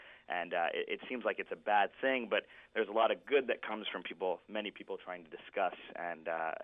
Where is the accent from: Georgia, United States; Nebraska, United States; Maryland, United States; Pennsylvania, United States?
Maryland, United States; Baltimore; I'm from Baltimore. I actually grew up near Woodlawn